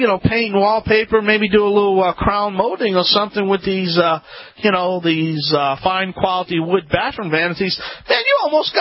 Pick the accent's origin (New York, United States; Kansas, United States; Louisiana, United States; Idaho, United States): Louisiana, United States; New Orleans; the National Kitchen and Bath Show that was held this year in my hometown, New Orleans.